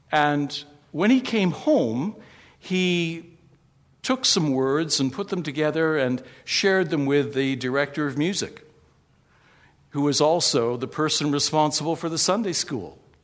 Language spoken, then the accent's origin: English; United States; I grew up in the States. And my father was a priest in the Episcopal Church.